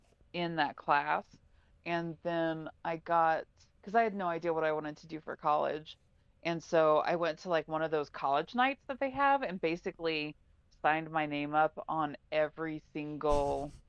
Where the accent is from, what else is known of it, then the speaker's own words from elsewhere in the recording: Texas, United States; He was from New York, and I was like, yeah, I'm from the Metroplex.